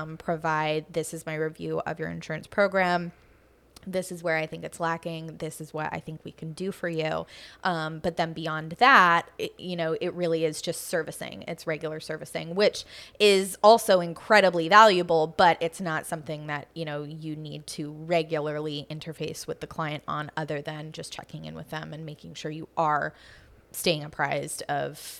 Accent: San Diego, California, United States; Yeah, and I was born and raised in San Diego, so I, you know, grew up with heat and dry and beige, various colors of beige.

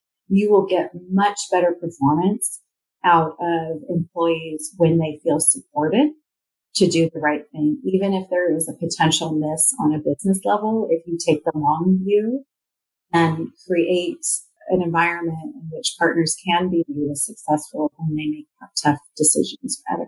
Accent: Redmond, Washington, United States; I live in Redmond, Washington. I grew up in Redmond, Washington.

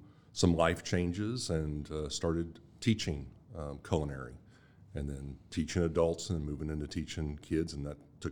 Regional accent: Austin, Texas, United States; moved away as an adult; also born or lived in France; I grew up in South Austin, and my family's home place is just down the street here from y'all out here in the hills.

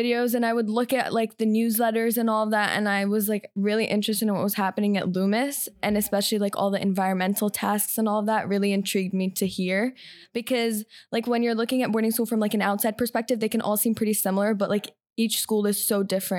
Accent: Saudi Arabia; I'm a boarder from Saudi Arabia

